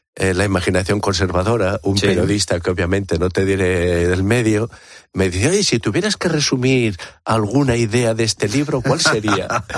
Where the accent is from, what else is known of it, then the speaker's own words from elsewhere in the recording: Spain; uno de los defectos que tenemos como españoles a la hora de pensar